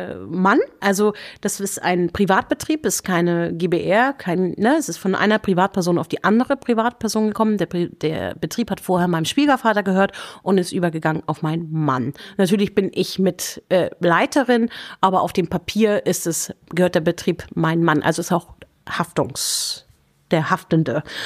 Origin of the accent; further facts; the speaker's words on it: Schleswig-Holstein, Germany; aus Schleswig-Holstein, der ist auch immer noch da. Mein zweitältester Bruder hat den Hof übernommen, jetzt auch schon lange her. Ich bin die jüngste von 8 Kindern auf dem Bauernhof groß geworden.